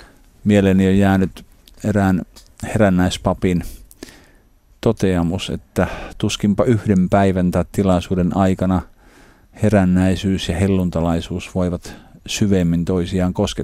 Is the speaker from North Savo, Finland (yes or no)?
yes; Nilsiä, North Savo, Finland; olen kotoisin Savosta, Nilsiästä, Herännäisyyden sydänmailta, jossa ukko Paavo Ruotsalainen aikanaan asui ja tunnen hyvin Herännäisyyden perintöä.